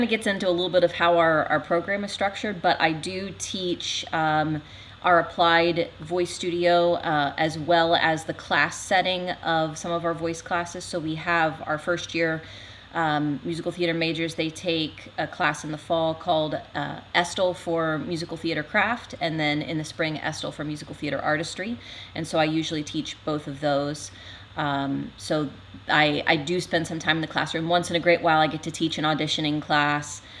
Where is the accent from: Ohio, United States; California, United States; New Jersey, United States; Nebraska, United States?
Ohio, United States; I'm not. I'm originally from the Southwest Ohio area.